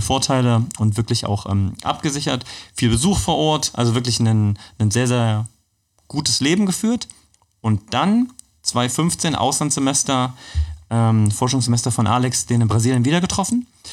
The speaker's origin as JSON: {"language": "German", "town": "Magdeburg", "region": "Saxony-Anhalt", "country": "Germany", "tie": "born there", "said": "Ja, also ich bin in Magdeburg geboren."}